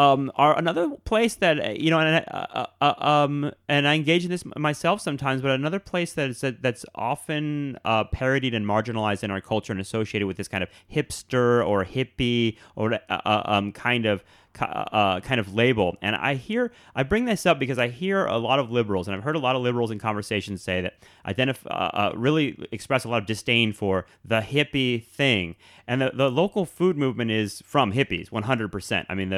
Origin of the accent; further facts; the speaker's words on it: Ventura, California, United States; And you know, in my hometown in Ventura, California, they're trying to bring a Walmart